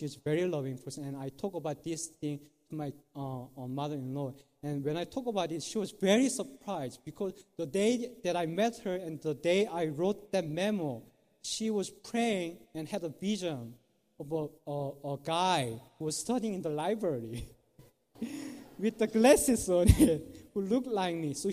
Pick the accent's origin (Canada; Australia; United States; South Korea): South Korea; So I told him that … Then he asked me, where are you from? So I told him South Korea, and he then asked me, what do you study?